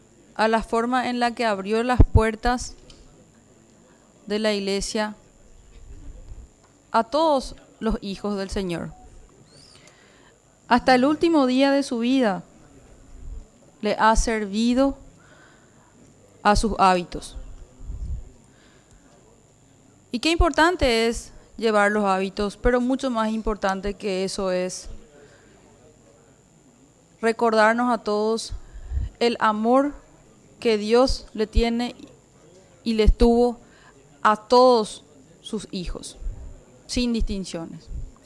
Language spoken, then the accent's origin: Spanish; Paraguay; quiero, como paraguaya, reconocer ese enorme gesto que tuvo para con nuestra nación